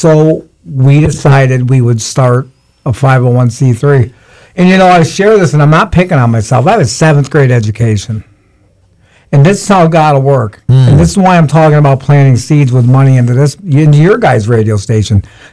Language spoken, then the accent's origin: English; Michigan, United States; I grew up north in Michigan.